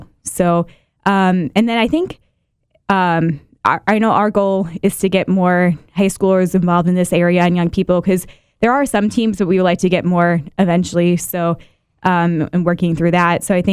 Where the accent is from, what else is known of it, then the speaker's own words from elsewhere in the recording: Illinois, United States; I'm from the Chicagoland area, but we had a Relay for Life there